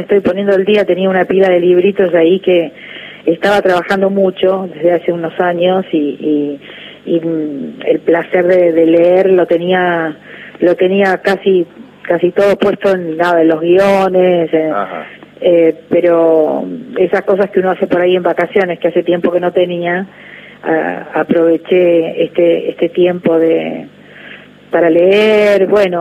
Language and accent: Spanish; Córdoba, Argentina; Soy cordobesa, pero mi corazón es puntano.